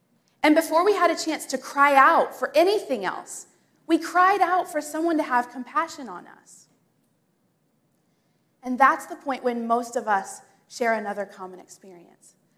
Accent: Indiana, United States; also born or lived in Boston; I was Midwest born and East Coast raised or bred. And what I mean by that is that I was born and raised in Indiana, but I really found myself and who I was meant to be when I was living in Boston.

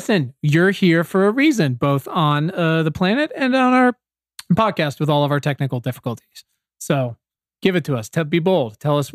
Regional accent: Virginia, United States; I'm from Southeastern Virginia. My high school's 50% black

